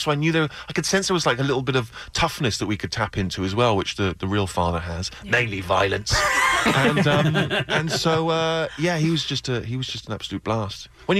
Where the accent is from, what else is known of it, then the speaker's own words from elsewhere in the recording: United Kingdom; well, what am I? I'm a British writer.